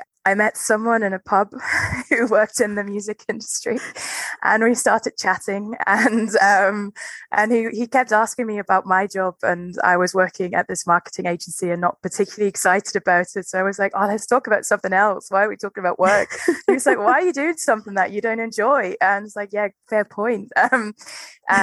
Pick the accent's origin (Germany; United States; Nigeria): Germany; I'm from Germany. I am, I think 35 years old now. I'm currently back in Germany mainly because of the pandemic